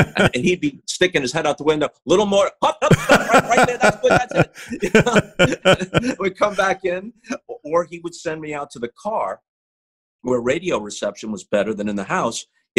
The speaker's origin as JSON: {"language": "English", "town": "Queens", "region": "New York", "country": "United States", "tie": "born there", "said": "Well, originally, I was born in Queens."}